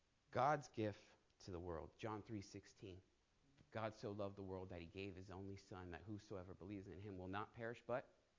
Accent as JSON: {"language": "English", "region": "California", "country": "United States", "said": "I come from California, Sodom, Gomorrah."}